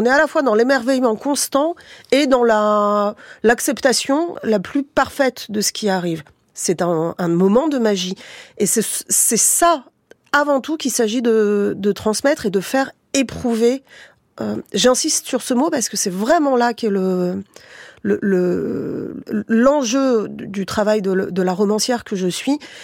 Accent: Paris, Île-de-France, France; de Français de... Comme on dit, voilà, je le redis, de deuxième génération. Tu viens d'où ? Bon, bah, je viens d'un certain quartier de Paris.

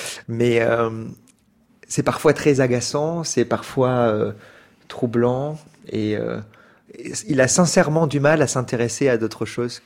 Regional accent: France; born there; Je parle français parce que je suis né en France

